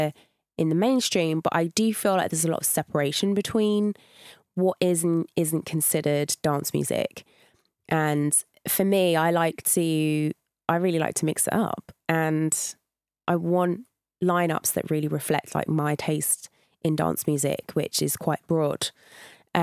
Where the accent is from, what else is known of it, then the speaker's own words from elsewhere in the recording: St Albans, East of England, United Kingdom; In St Albans.